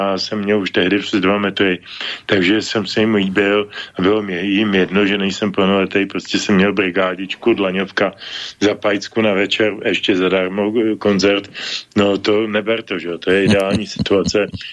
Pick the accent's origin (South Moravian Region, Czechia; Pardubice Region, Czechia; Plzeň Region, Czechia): Pardubice Region, Czechia; Pardubice; ale já pocházím z Pardubic